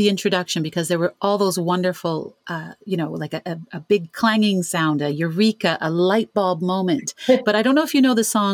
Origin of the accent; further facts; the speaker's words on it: Ontario, Canada; I'm from Canada, from Ontario.